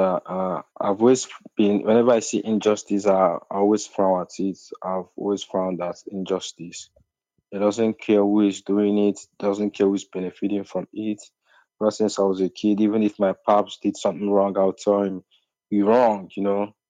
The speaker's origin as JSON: {"language": "English", "region": "Southeast", "country": "Nigeria", "said": "I'm from Biafra in West Africa."}